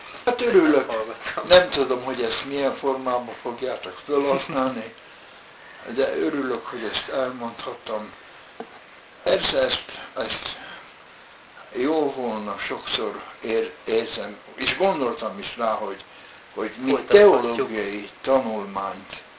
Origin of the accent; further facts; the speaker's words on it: Vojvodina, Serbia; moved away as an adult; now in Hungary; hát én délvidéki Jugoszláviából jövök, és matematika tanárnak iratkoztam be, matematika, fizika